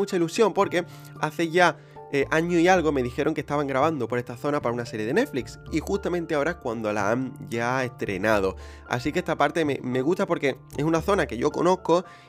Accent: Andalusia, Spain; accent: Andalusian; nuestro acento andaluz, que tan especial es

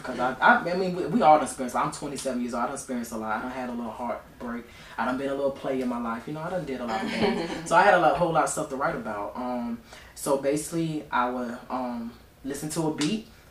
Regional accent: South Carolina, United States; I'm a guy from South Carolina, a country boy with big dreams.

